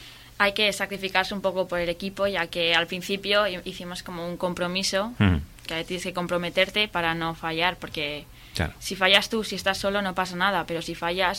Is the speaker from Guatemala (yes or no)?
no; Laredo, Cantabria, Spain; ya que somos de Laredo